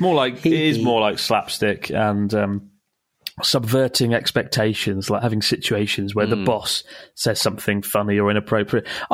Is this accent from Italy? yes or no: yes; Italy; moved away as an adult; now in Gloucester, United Kingdom; from Gloucester, but I'm originally from Italy. I moved here 3 years ago to work in the brewing industry.